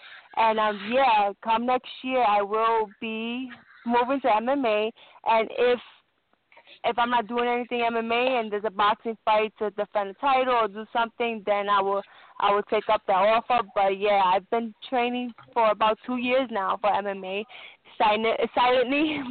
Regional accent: Brooklyn, New York, United States; You know, I have my my hometown people, Brooklyn Knights

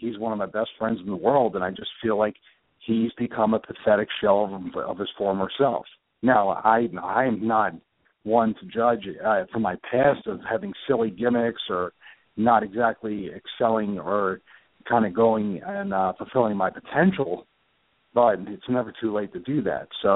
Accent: Philadelphia, Pennsylvania, United States; And, you know, I'm from Philadelphia, so I like to kind of use the analogy from Rocky III

